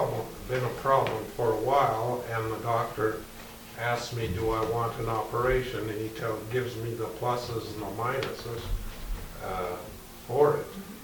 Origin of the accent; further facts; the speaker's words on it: United States; now in Canada; I'm an American citizen living in Canada.